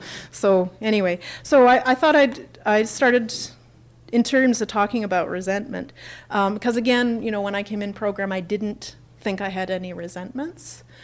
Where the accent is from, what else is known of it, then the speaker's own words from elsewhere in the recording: Canada; and I am Canadian. I am Canadian